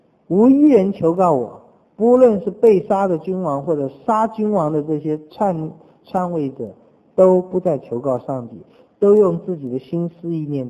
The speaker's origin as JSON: {"language": "Chinese", "country": "China", "lives_now": "United States", "said": "在美国那赌城常常会送啊，我们中国人好可怜，在美国很多中国，尤其我在打工那个时候"}